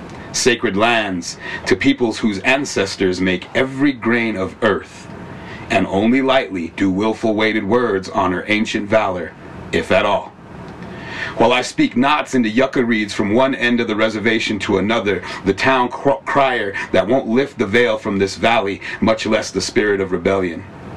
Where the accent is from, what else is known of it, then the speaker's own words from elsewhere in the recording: Taos Pueblo, New Mexico, United States; You know, I mean, I'm naturally from Taos Pueblo. My mom is Mexican, so there's that part of it as well.